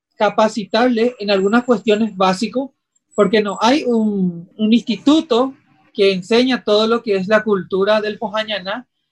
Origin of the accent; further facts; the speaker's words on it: Asunción, Paraguay; Yo nací y crecí en el Mercado 4.